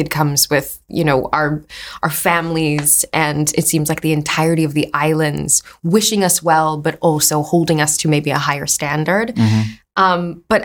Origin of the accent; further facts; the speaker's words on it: Hawaii, United States; At the end of the day, I am from 808. I am born and raised in Hawaii.